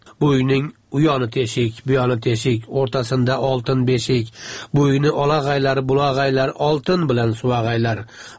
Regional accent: Xorazm Region, Uzbekistan; born there; Xorazmda tug'ilganmanmi?

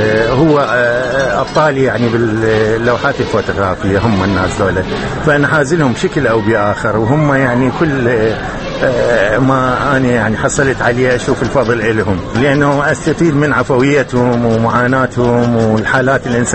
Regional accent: Basra, Basra Governorate, Iraq; أنا مدينتي البصرة، المدينة كلها نخيل ومي وبيها طبيعة خلابة تقدر تقولها،

